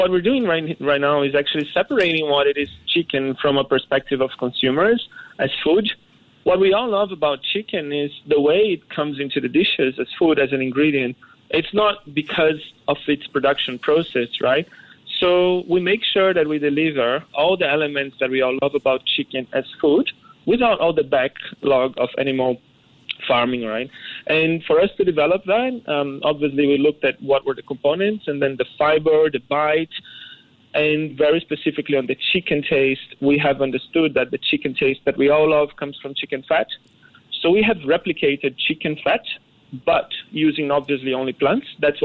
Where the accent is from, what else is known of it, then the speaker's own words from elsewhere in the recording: Brazil; moved away; I'm originally from Brazil.